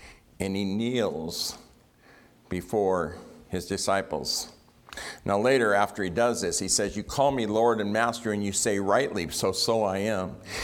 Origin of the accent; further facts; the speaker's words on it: San Diego, California, United States; Some of you have met me, some of you have not. I come from San Diego.